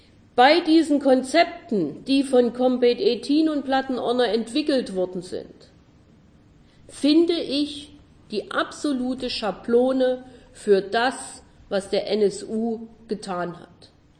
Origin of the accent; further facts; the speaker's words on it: Saxony, Germany; Ich komme aus Sachsen und kann sagen, wir hatten es gut 2000.